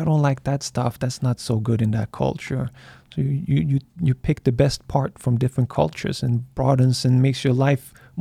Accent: Sweden; because my parents are from Turkey, and I grew up in Turkish culture, but grew up born and raised in Sweden. So I get these two cultures

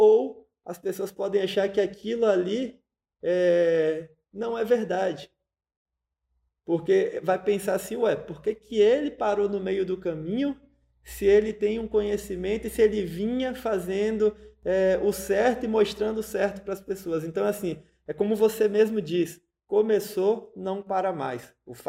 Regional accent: Bahia, Brazil; Eu falo frio no sentido de que falo mais devagar, como um bom baiano, falo manso, sou mais calmo.

